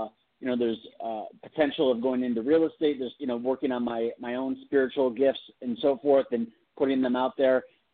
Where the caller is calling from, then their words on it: California, United States; I am in California.